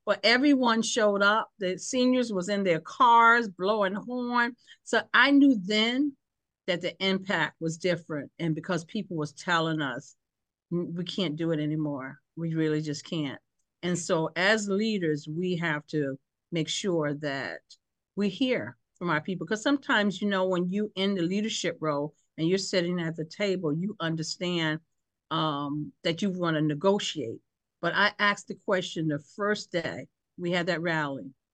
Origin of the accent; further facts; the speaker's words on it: New Haven, Connecticut, United States; I mean, I grew up in New Hallville, you know, that's all I know is New Hallville.